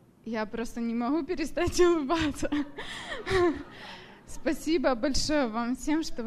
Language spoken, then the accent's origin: Russian; Tacoma, Washington, United States; я из Такомы, Вашингтон. Я приехала сюда.